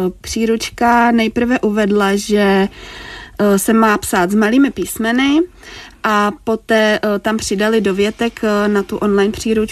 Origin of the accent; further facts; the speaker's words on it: Ústí nad Labem Region, Czechia; v normální mluvené formě my používáme obecnou češtinu, která je nám přirozená, protože jsme holky z Ústeckého kraje